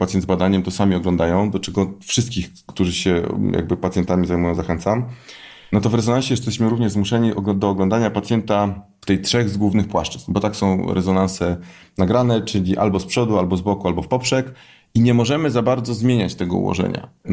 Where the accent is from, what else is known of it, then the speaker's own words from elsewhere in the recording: Poznań, Greater Poland Voivodeship, Poland; żeby tylko przyjeżdżać do Poznania, bo jestem z Poznania.